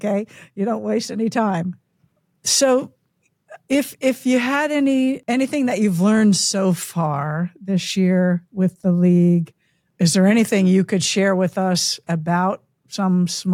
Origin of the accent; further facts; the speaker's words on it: Nebraska, United States; I'm originally from Northeast Nebraska, my Supernovas are racking up some attendance marks, super proud of that.